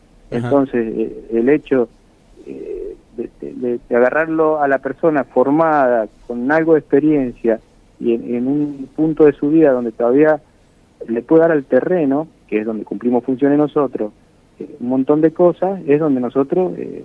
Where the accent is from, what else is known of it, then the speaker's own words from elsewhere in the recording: Mendoza, Argentina; yo soy mendocino